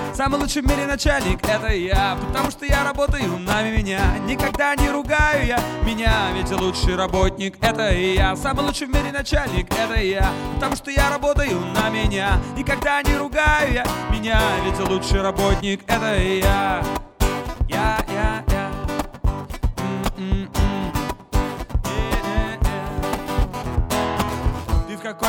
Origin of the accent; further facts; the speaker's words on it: Saratov, Saratov Oblast, Russia; Я из Саратова, и я саратовец, и поэтому, да, Саратов.